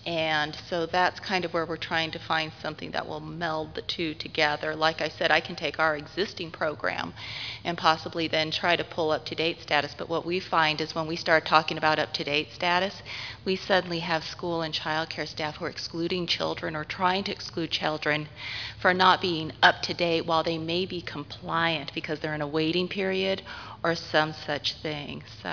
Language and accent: English; Alaska, United States; from Alaska.